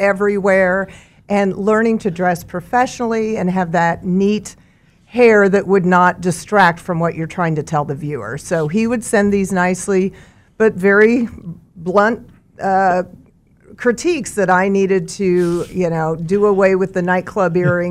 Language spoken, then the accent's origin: English; Mulvane, Kansas, United States; I grew up in Mulvane on a farm.